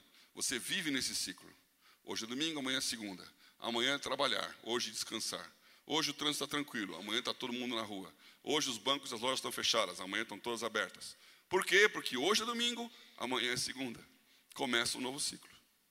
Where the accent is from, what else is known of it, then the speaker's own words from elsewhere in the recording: Brazil; Nós somos brasileiros, somos quentes.